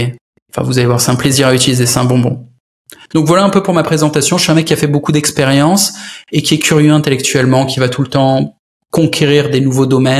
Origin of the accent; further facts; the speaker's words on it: France; Nous sommes, je suis français aussi